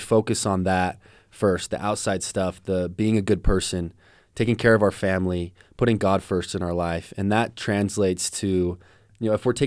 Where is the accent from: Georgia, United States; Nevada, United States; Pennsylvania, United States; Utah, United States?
Utah, United States; American Fork; And Tabitha's Way is a great way to get back to my hometown, American Fork, yeah.